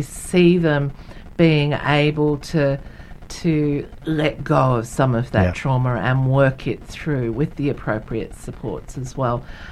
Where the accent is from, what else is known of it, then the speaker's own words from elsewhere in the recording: New South Wales, Australia; now in Victoria, Australia; I come from New South Wales where you pay foster carers.